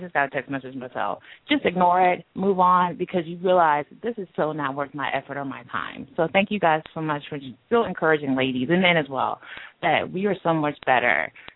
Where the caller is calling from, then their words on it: Silver Spring, Maryland, United States; in Silver Spring, Maryland.